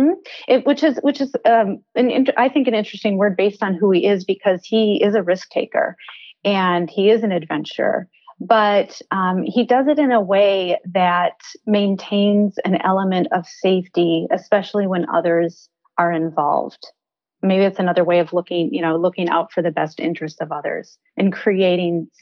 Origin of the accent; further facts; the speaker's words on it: Honolulu, Hawaii, United States; born there; I joke with people that I'm an island girl. So I actually was born in Honolulu, Hawaii. My mother and father were there because my dad was an engineer for the U.S. Navy. And so that's where he was based.